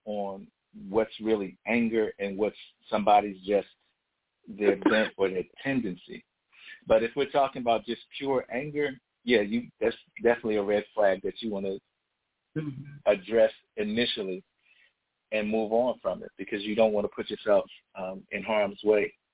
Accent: Philadelphia, Pennsylvania, United States; I'm from Philly, so we always know what's going on around us.

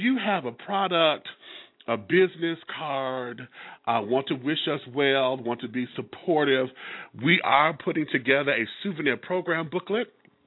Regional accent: Detroit, Michigan, United States; in my hometown of Detroit, Michigan, actually on the outskirts in Ferndale.

